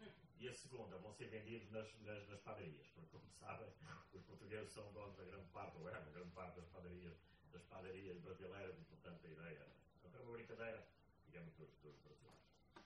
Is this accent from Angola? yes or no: yes; Angola; born there; Eu cheguei ontem de Luanda, de Angola. Aliás, eu nasci em Angola, portanto, eu vou lá com frequência.